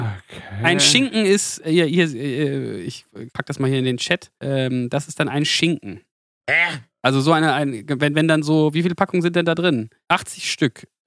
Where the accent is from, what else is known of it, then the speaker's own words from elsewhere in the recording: Bremen, Germany; Das freut mich natürlich als Bremer besonders.